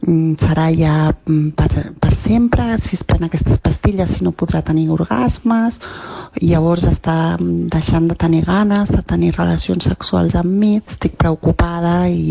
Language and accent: Catalan; Sabadell, Catalonia, Spain; soc de Sabadell